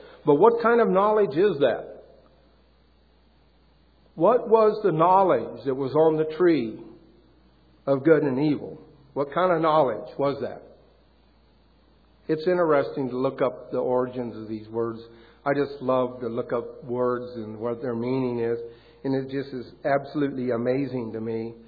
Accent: the South, United States; And since I'm from the South, I really got a kick out of the way it sounds.

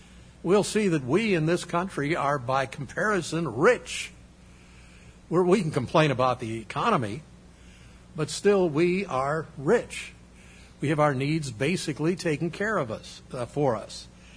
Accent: New York, United States; born there; being a New Yorker by birth, I'm a hillbilly by choice

